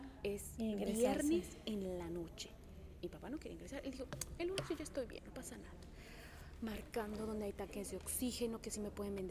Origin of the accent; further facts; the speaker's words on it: Guadalajara, Jalisco, Mexico; soy de Guadalajara, Jalisco, México. Y bueno, yo a mí me tocó vivir la pandemia ahí en México, en Guadalajara.